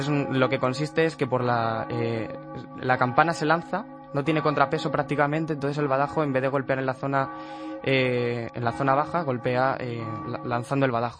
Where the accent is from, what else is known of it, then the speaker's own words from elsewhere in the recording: Madrid, Community of Madrid, Spain; Yo soy de Madrid capital.